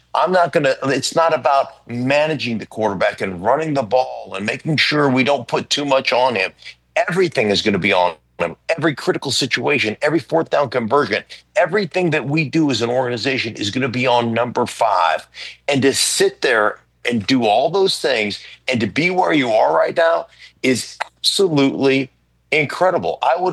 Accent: Alaska, United States; being a kid growing up in Alaska, being a huge fan of the National Football League

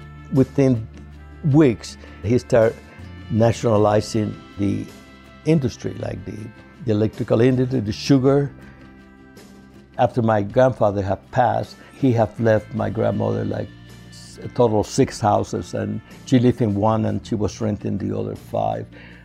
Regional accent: Havana, Cuba; moved away; I was born in 1944 in Havana, Cuba, way before the revolution. My parents were divorced at an early age, but life in Cuba was like a regular teenage kid. I mean, we were raised in a middle class.

